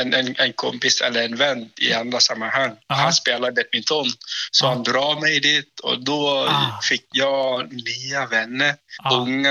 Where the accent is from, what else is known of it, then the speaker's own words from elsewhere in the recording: Vietnam; now in Fagersta, Sweden; Ja, från Vietnam.